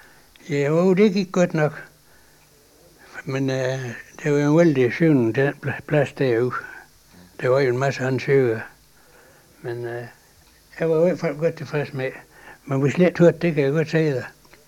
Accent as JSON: {"language": "Danish", "town": "Nors", "region": "North Denmark Region", "country": "Denmark", "tie": "born there", "said": "Ja, jeg er født i Hyllerød i Nors."}